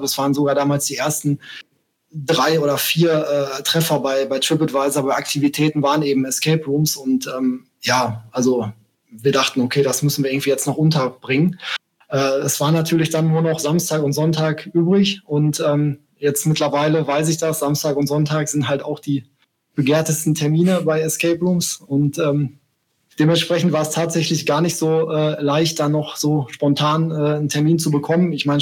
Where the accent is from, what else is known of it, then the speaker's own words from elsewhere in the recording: Bochum, North Rhine-Westphalia, Germany; also born or lived in Essen; Genau, also jetzt gerade bin ich in NRW, genauer gesagt in Bochum. Das ist auch meine Heimatstadt. Zwar bin ich in Essen um die Ecke geboren, aber in Bochum aufgewachsen.